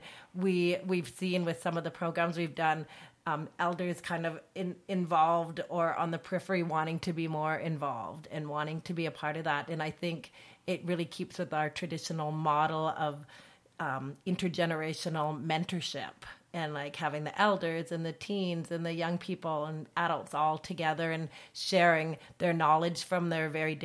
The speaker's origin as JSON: {"language": "English", "town": "Revelstoke", "region": "British Columbia", "country": "Canada", "tie": "born or raised there", "said": "I grew up in Revelstoke."}